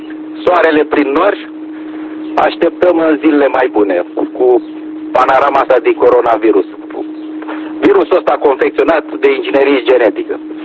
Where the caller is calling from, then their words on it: Brăila, Brăila County, Romania; de la Brăila